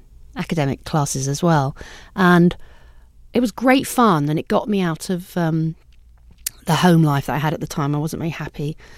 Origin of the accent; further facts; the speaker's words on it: England, United Kingdom; I mean, it's hard to give praise as English people.